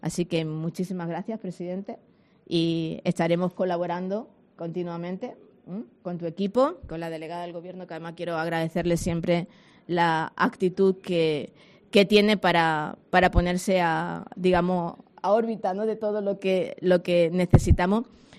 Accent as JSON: {"language": "Spanish", "town": "Jerez", "region": "Andalusia", "country": "Spain", "said": "yo lo soy de Jerez"}